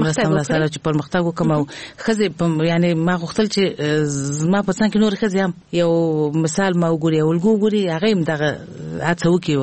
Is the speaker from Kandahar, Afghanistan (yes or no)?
no; Kabul, Afghanistan; موږ د کابل ښار نه یو یعنی زه د ولایت وایم خو دلته زه لوی شوی ما د کابل په ښار کې مې ابتدایي زده کړې کړي دي.